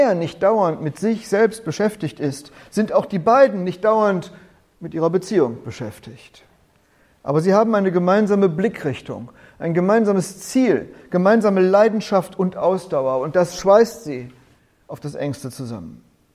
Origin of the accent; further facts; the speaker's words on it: Bielefeld, North Rhine-Westphalia, Germany; In meiner Heimat, in Bethel